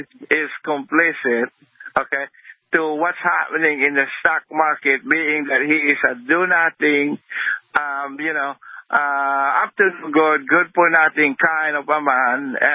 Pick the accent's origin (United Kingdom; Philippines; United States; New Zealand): Philippines; English is a second language; Yeah, I'm from the Philippines.